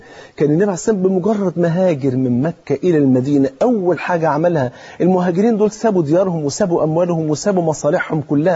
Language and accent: Arabic; Egypt; اللي هو المثل المصري اللي معروف عندنا في مصر